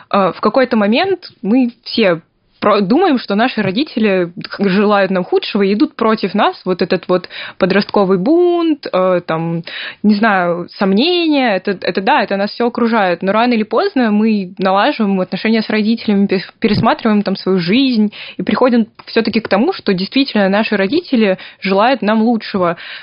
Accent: Kazakhstan; Вот мы, множество людей из разных стран, представители Армении, я из Казахстана

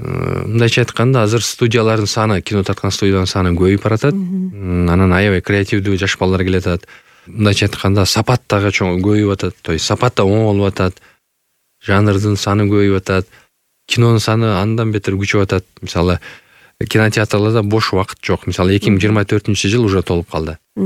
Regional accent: Jalal-Abad Region, Kyrgyzstan; Баягы түштүк тарапта Өзбекстанга жакын болгон үчүн баягы тилин жакшы түшүнөбүз. Мен өзүм да Жалаттан болом.

